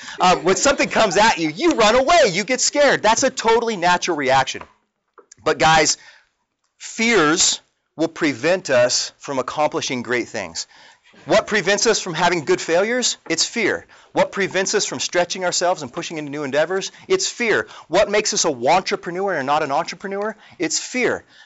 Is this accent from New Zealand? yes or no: no; Utah, United States; And I grew up in Utah.